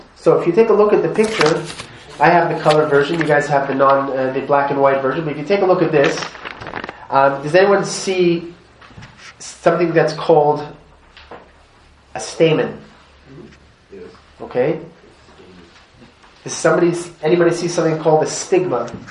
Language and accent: English; Montreal, Quebec, Canada; I'm from Montreal originally